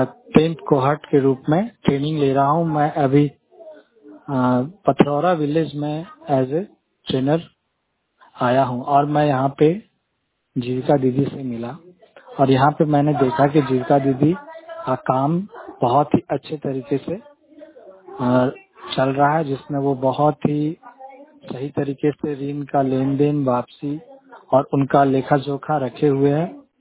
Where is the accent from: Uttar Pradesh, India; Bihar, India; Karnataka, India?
Bihar, India; Sheikhpura; मैं शेखपुरा जिला से जिला का निवासी हूँ।